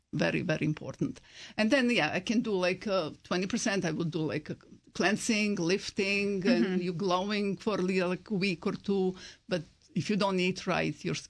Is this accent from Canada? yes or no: no; Montenegro; From former Yugoslavia, Montenegro.